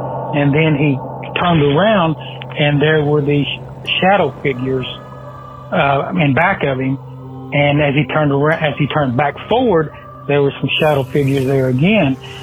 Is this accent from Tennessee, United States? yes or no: yes; Chattanooga, Tennessee, United States; from Chattanooga. I'm a property manager.